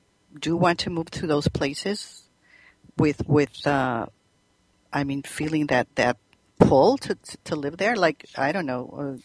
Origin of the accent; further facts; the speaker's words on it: Chicago, Illinois, United States; born there; I was born in Chicago and I feel pulled sometimes to be in Chicago, but I don't know if I wanted to live there.